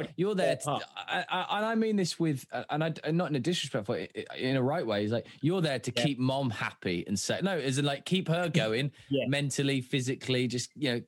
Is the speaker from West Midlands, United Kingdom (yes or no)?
yes; Birmingham, West Midlands, United Kingdom; No, I'm from Birmingham, mate.